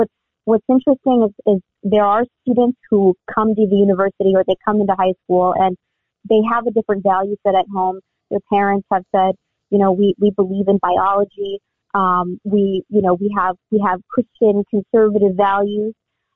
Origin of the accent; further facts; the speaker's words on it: Wisconsin, United States; I've listened in on them in Wisconsin, in my hometown, to the teachers